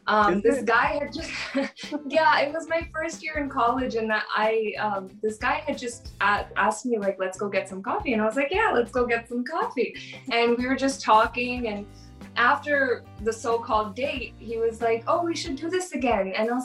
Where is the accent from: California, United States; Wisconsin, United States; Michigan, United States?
California, United States; San Diego; So again, I'm from San Diego, California, okay? No one comes to this part of the world that's a Bollywood actor.